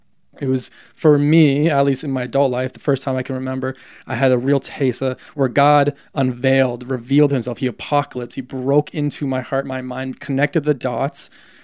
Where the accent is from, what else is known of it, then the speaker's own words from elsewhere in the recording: Canada; I'm also Canadian